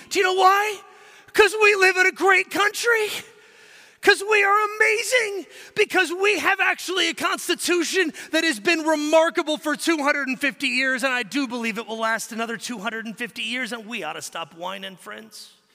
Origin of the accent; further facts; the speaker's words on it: Texas, United States; And yet, listen, I'm a Texan.